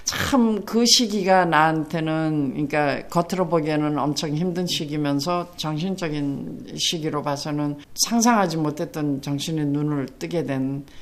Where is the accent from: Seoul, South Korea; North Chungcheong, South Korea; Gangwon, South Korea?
Gangwon, South Korea; Gangneung; 강원도 강릉이에요. 경포대 바닷가 물에서 매일 놀고.